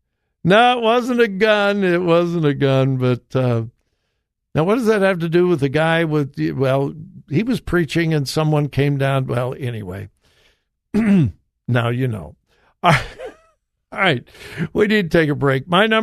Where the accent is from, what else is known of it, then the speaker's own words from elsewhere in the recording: Compton, California, United States; When I was growing up, and I grew up in a very mixed neighborhood. Most of you know I grew up in Compton, California.